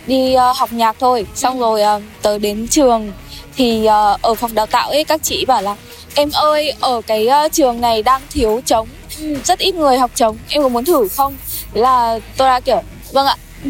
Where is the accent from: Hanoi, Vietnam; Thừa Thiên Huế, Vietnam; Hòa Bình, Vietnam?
Hanoi, Vietnam; đến từ Hà Nội